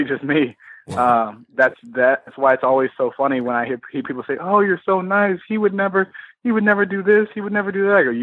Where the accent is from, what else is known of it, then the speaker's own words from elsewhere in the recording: Cleveland, Ohio, United States; Well, again, that's all things that, you know, translate back to me growing up in Cleveland.